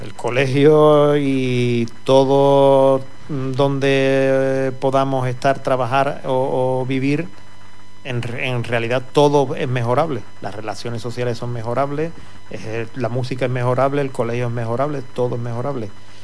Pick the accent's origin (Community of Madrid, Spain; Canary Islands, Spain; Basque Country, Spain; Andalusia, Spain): Andalusia, Spain; Cádiz; now in Huelva, Spain; porque yo soy de Cádiz y Huelva estaba más cerca de Cádiz